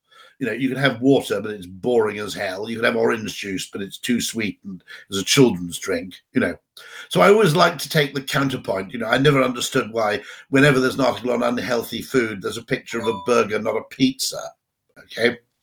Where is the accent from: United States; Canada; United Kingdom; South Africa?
United Kingdom; but as a Brit, you'll know what that means